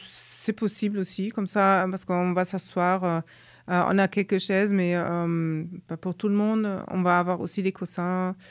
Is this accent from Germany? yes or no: yes; Germany; parce que je suis allemande.